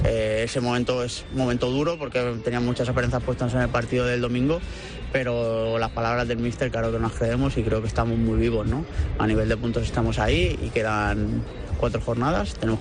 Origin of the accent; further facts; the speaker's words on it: Alicante, Valencian Community, Spain; Soy alicantino, soy peregrino, mi familia también, y es un día espectacular para mí y para toda mi familia, y poder vivirlo aquí en casa es muy especial, porque desde los 18 años me fui fuera y volví a los 30